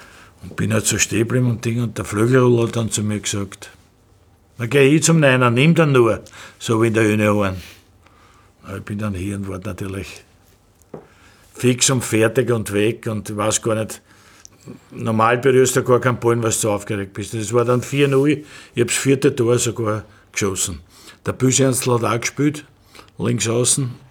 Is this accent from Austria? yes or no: yes; Austria; Ich komme aus Österreich, bin von Rapid